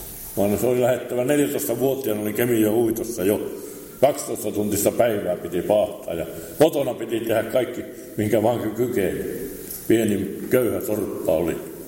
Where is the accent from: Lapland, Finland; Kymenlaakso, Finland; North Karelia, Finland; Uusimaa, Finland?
Lapland, Finland; Minä olen Lapista ja muut on muualta.